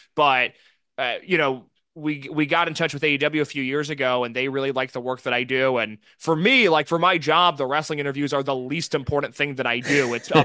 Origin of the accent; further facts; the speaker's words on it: Indiana, United States; I'm from Indiana originally